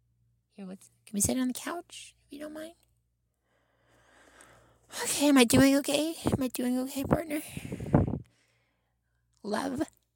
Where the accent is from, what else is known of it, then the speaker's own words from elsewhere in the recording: United States; Oh, well, I was born here. I'm American, but my family makes them differently.